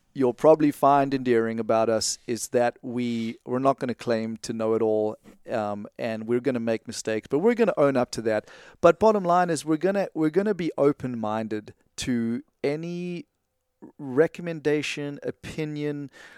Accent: South Africa; also born or lived in Tanzania; I am from South Africa. I was born there, and I was raised partly between there and Tanzania.

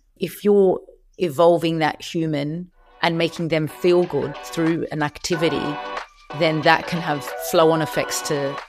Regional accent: Sydney, New South Wales, Australia; moved away; I'm at home in Sydney. I'm originally from Sydney. I moved back a few months ago after 20 years of being away.

